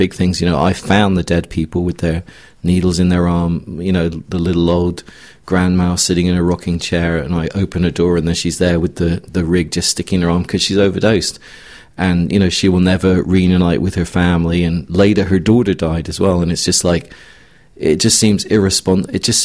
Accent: England, United Kingdom; I'm from England.

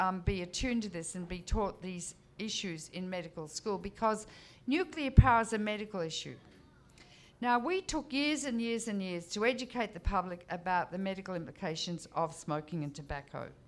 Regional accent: Australia; we mine uranium in Australia, hence my accent

